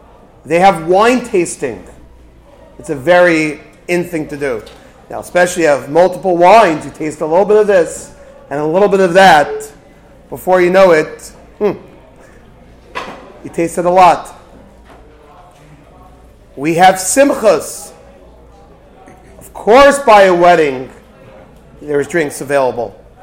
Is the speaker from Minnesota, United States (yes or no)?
no; New York City, New York, United States; I come from New York.